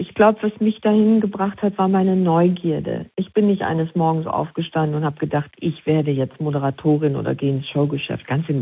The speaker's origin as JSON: {"language": "German", "town": "Esch-sur-Alzette", "region": "South", "country": "Luxembourg", "tie": "born or raised there", "said": "wenn du aus dem Süden kommst, Luxemburgs, aus Esch, da wo ich herkomme, dann bist du einfach ein Arbeiterkind"}